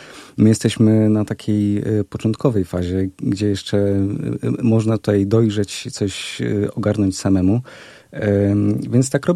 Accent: Elbląg, Warmian-Masurian Voivodeship, Poland; born there; Ja urodziłem się w Elblągu.

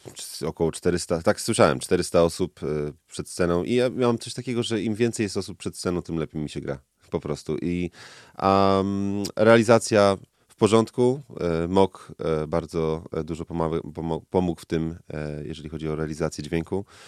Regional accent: Olsztyn, Warmian-Masurian Voivodeship, Poland; Oni są z Elbląga, my z Olsztyna.

